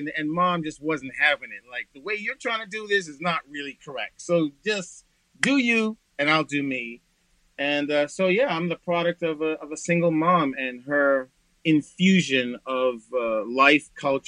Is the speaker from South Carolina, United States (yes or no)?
no; Boston, Massachusetts, United States; I'm originally from Boston. I went to a school here called Boston Latin School, which is the first public school in America.